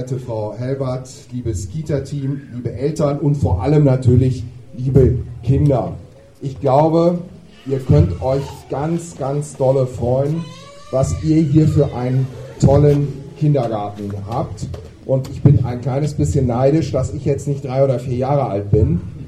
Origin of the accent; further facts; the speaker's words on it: Rhineland, Germany; Ich habe natürlich als Rheinländer mich erstmal schlau machen müssen, was das heißt